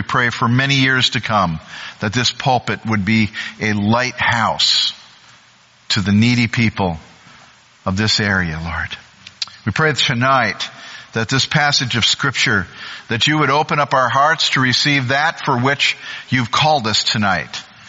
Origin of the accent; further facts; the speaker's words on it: St. Paul, Minnesota, United States; I really hate being said I'm from Minneapolis, because St. Paul is the capital of the state. Let's just keep this straight. It's St. Paul.